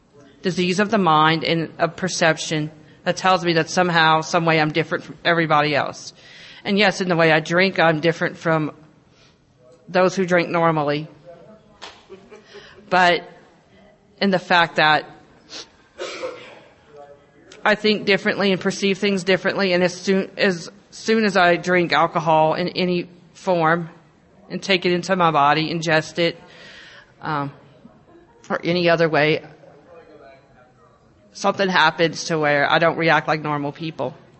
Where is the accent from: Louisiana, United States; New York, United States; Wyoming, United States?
Louisiana, United States; Lafayette; I am from Lafayette, Louisiana.